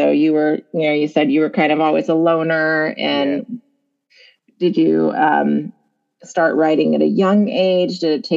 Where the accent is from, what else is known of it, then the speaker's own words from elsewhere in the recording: Riverside, California, United States; now in Los Angeles, United States; because I grew up in Riverside.